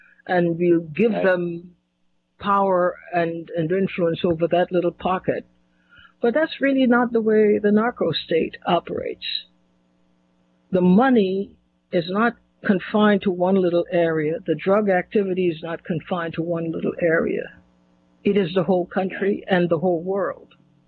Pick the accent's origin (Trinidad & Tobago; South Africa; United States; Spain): Trinidad & Tobago; born there; I was born in Trinidad.